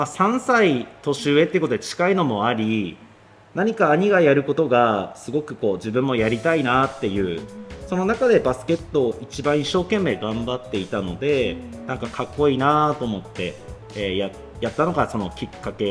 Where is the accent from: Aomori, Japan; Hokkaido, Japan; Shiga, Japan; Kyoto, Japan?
Hokkaido, Japan; Kushiro; 北海道釧路市生まれの釧路育ちです。はい、高校まで地元の釧路に、通ってまして、大学は江別の北照大学というところで4年間過ごしました。